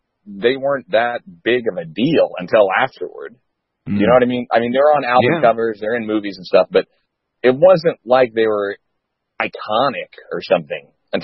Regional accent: Indiana, United States; but I'm from Indiana, right?

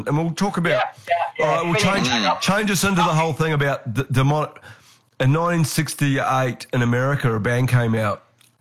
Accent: New Zealand; No, I'm not an Australian, so forget about that. I'm a Kiwi.

